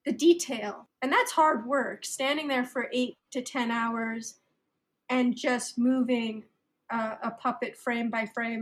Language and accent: English; Toronto, Ontario, Canada; I was born and raised in Toronto.